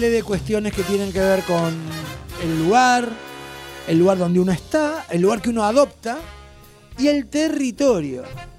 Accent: Puerto Madryn, Chubut, Argentina; los que venimos de la Patagonia y puntualmente de Puerto Madryn, este día era día feriado

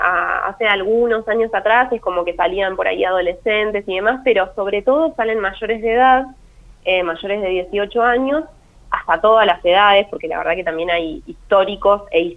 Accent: Gualeguaychú, Entre Ríos, Argentina; a quienes somos de Gualeguaychú, que es una ciudad de 100.000 habitantes y bastante chica

